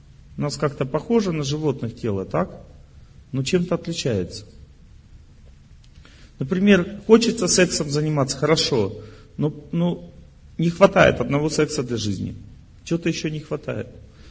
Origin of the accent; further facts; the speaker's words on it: Ural, Russia; born there; я простой человек, родился под Уралом.